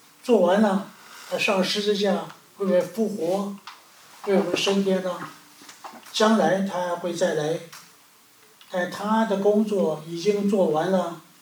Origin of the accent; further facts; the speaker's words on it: China; 我们中国人要把这个师加在每一个工作上的了